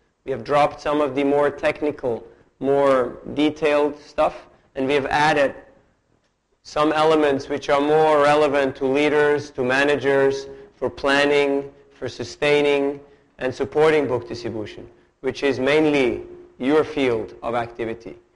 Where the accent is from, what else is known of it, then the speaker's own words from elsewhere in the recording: Zurich, Switzerland; English is a second language; I'm from Zurich, Switzerland, joined ISKCON in 1984